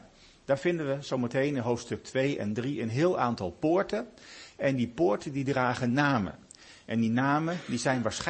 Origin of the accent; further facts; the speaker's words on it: Delft, South Holland, Netherlands; Dus ik kom zelf uit Delft.